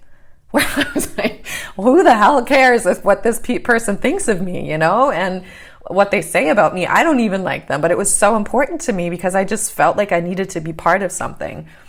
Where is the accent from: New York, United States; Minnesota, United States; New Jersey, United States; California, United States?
New York, United States; moved away; I knew how to speak English because I grew up in New York, and then living in New York was a problem.